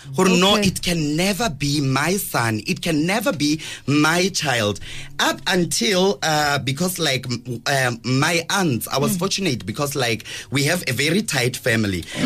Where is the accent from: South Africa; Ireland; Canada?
South Africa; I'm proudly South African gay bottom man, full stop.